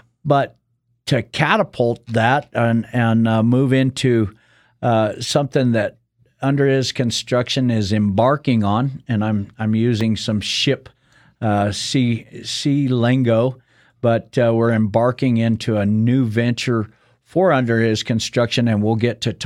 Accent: Albuquerque, New Mexico, United States; I'm from Albuquerque

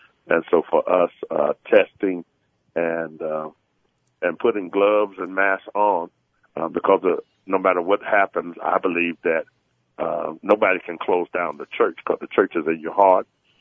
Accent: Chicago, Illinois, United States; being a person born and raised in Chicago

